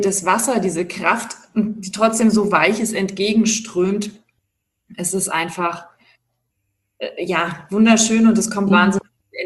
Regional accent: Sardinia, Italy; born or raised there

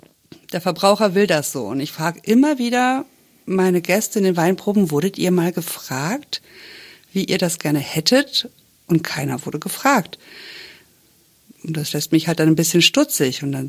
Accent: France; also born or lived in Germany; also in meiner Herkunft, ich bin wirklich deutsch, aber ich bin in Frankreich aufgewachsen. Also mein Herz ist wirklich halb französisch.

